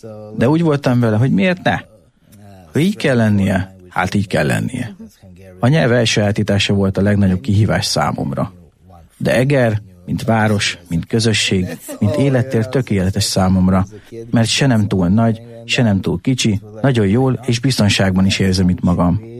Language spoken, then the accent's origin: Hungarian; Belgrade, Serbia; moved away as an adult; also born or lived in Italy; Belgrádban születtem, ott is éltem sokáig, aztán Olaszországba költöztem 3 évre